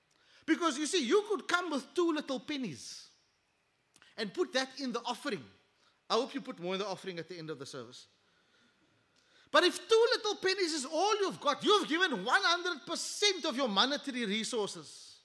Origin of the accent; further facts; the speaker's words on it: Athlone, Westmeath, Ireland; I'm a product. I'm a man from Galilee. I grew up just down the road in Athlone.